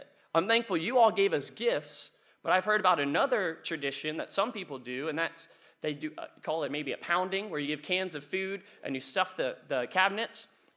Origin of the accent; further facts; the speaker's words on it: Maryland, United States; No, I'm from the eastern shore of Maryland. We're rural. We're redneck. We would be hillbillies, except we don't have any hills. It's flat. So we call ourselves shorebillies.